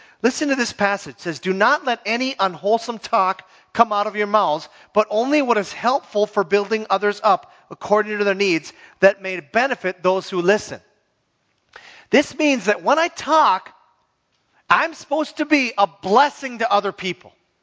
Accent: Minnesota, United States; I know I'm from the Iron Range.

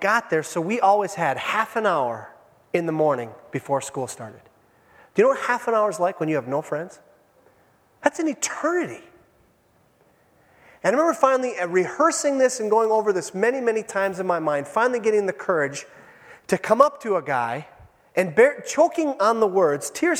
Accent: Minnesota, United States; I know, I was raised on the Iron Range, I admit it.

